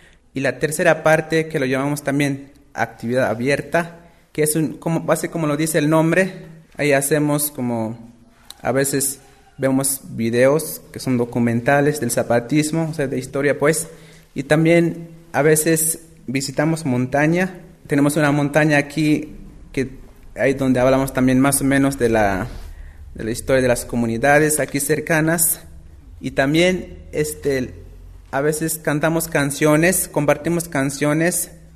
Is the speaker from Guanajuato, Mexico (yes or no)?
no; Chiapas, Mexico; first language Tzotzil; Spanish is a second language; También en tzotzil, que también trabajamos nuestra lengua materna